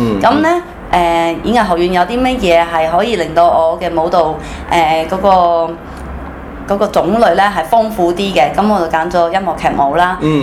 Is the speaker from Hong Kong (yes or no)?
no; Taiwan; 其實就好彩嘅，我喺台灣就出生啦，長大啦，咁好細細個已經。